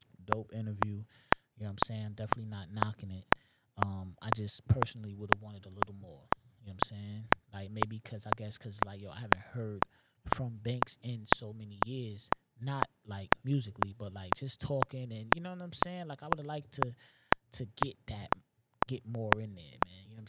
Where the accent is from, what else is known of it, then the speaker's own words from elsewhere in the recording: New York, United States; I'm from New York. I grew up in a certain era, and that's forever gonna be attached to the reason why I'm a hip hop head.